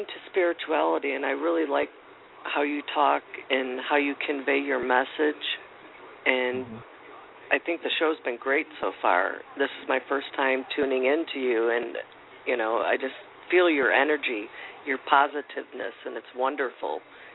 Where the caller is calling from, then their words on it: Florida, United States; I'm calling from Florida.